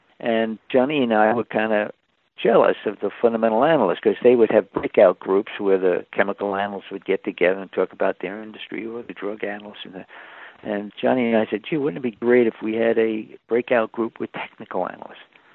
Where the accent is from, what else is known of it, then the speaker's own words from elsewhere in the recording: New York, United States; I said, no, Mr. Schreeder, I'm from New York. I don't know anything about chickens.